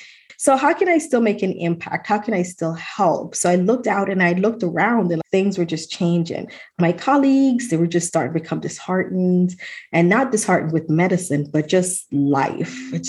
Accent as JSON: {"language": "English", "country": "Jamaica", "moved": "yes", "lives_now": "United States", "said": "I am originally from Jamaica, West Indies. So family moved to the United States and I was living in New Jersey. This is in the 90s."}